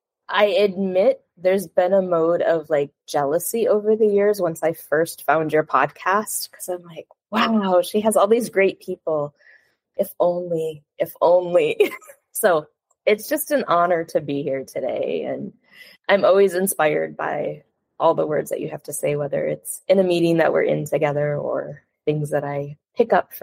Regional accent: Michigan, United States; now in Montreal, Canada; So as you said, I live in Canada now, but I'm originally from Michigan.

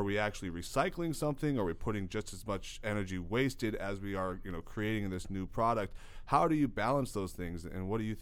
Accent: Payton, Colorado, United States; Where I grew up in Payton, Colorado, you couldn't get recycling if you wanted to.

